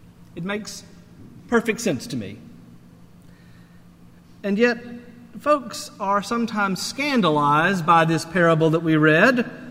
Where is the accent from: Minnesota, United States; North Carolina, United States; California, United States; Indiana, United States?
North Carolina, United States; Charlotte; That is the area code for Charlotte, North Carolina, which is my hometown and where my parents still live.